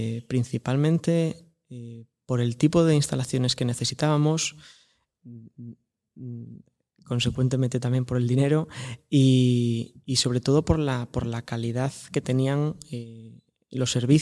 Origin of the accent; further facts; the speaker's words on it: Avilés, Asturias, Spain; Bueno, yo soy de Avilés